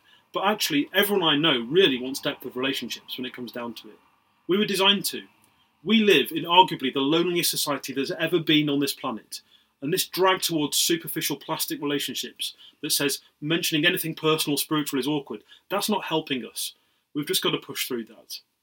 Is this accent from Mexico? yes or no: no; United Kingdom; we're all British and polite